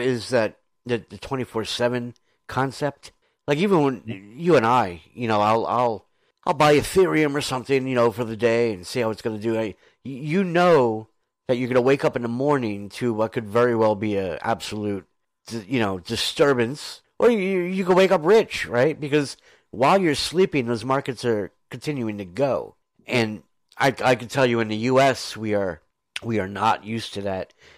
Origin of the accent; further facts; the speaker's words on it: United States; back when I was growing up in America anyway